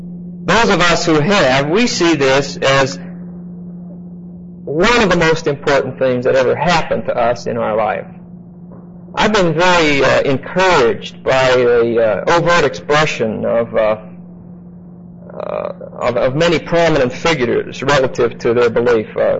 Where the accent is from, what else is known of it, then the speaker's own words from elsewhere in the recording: Pittsburgh, Pennsylvania, United States; Hatton's my hometown is Pittsburgh, so maybe that explains sort of the problem.